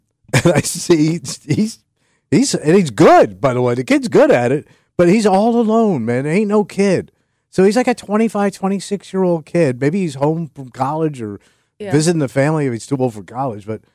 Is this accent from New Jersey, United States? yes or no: no; Florida, United States; So don't get me started with sandcastles. I'm from Florida, man.